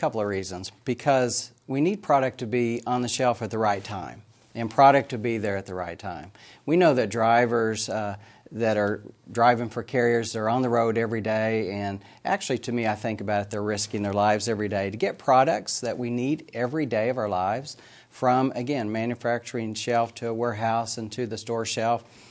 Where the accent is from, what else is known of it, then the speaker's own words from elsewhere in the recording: Arkansas, United States; being here in Northwest Arkansas, growing up in Northwest Arkansas